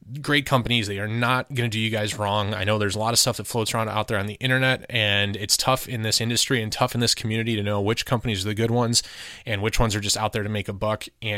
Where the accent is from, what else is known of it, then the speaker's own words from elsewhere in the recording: Clinton Township, Michigan, United States; I grew up in Clinton Township, like 16 and Harper.